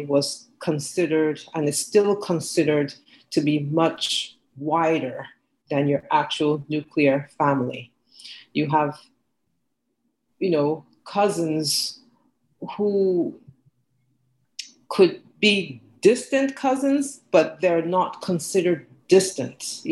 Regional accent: Nigeria; For us back home in Nigeria, I mean, when I was growing up in Nigeria, you could easily go to your neighbor's house

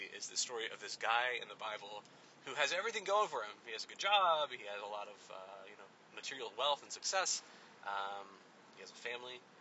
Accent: New Jersey, United States; not too far from where I grew up in New Jersey, right on the border between the Pennsylvania and Jersey line.

